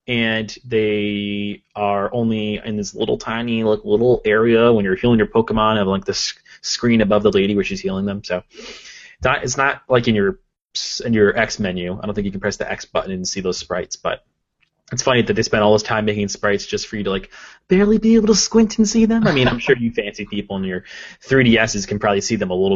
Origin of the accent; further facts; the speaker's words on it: United States; I'm very American.